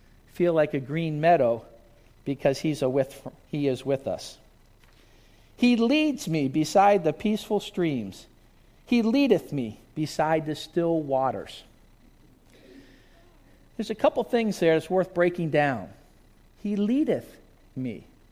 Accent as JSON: {"language": "English", "region": "East Coast", "country": "United States", "tie": "born or raised there", "said": "I grew up on the East Coast. In the 60s and the 70s, when I was growing up and I was in junior high, there was a lot of racial tension."}